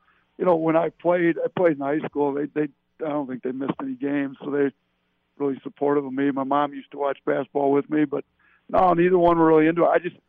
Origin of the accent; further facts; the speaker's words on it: Watertown, Wisconsin, United States; Yeah, that's my hometown, yep.